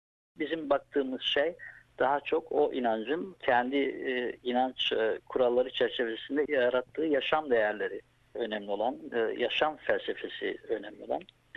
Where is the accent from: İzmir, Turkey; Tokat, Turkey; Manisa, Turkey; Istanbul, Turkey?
Tokat, Turkey; moved away as an adult; Ben Tokatlıyım. Tokat'ta lise eğitimime kadar olan eğitim bölümü Tokat'ta bitirdim. Daha sonra o günün koşulları içerisinde yurt dışına çıkmak zorunda kaldım.